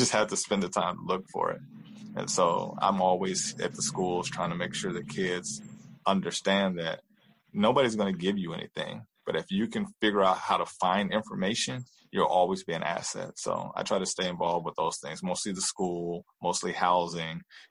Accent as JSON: {"language": "English", "town": "Inglewood", "region": "California", "country": "United States", "tie": "born or raised there", "said": "Born and raised in Inglewood."}